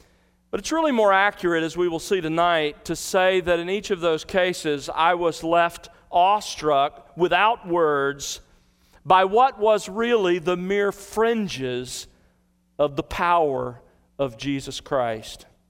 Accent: Gulf Coast, United States; now in Dallas, United States; I have, growing up on the Gulf Coast and of course here in Dallas, I've experienced countless thunderstorms.

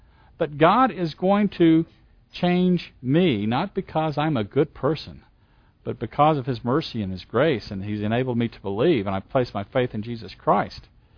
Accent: Southern United States, United States; I can remember as a young boy growing up in the South, and I would come through this passage

